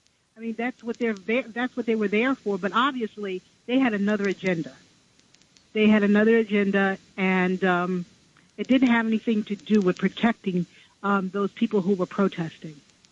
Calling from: Manhattan, New York, United States; I'm calling from Manhattan.

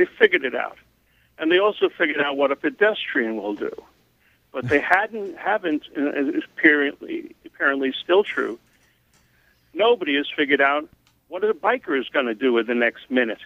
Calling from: Brooklyn, New York, United States; from Brooklyn.

